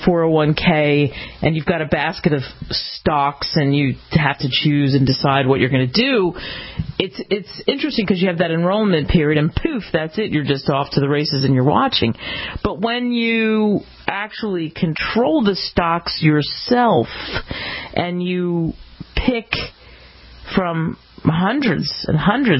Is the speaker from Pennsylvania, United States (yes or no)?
yes; Philadelphia, Pennsylvania, United States; I can remember as a kid, growing up in Philly, we'd go to D.C.